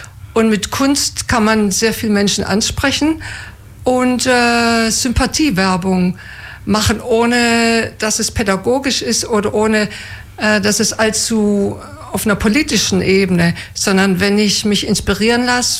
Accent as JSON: {"language": "German", "town": "Baltringen", "region": "Baden-Württemberg", "country": "Germany", "tie": "born there", "also_born_or_lived": "Bremen / Hamburg", "said": "Ich bin geboren in Baltringen, habe in Bremen und Hamburg 10 Jahre studiert"}